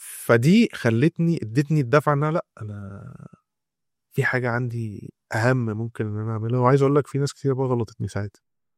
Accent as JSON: {"language": "Arabic", "town": "Alexandria", "region": "Alexandria Governorate", "country": "Egypt", "said": "لأن أنا من اسكندرية يعني، في اسكندرية الماركت بتاع الشغل فيها محدود شوية،"}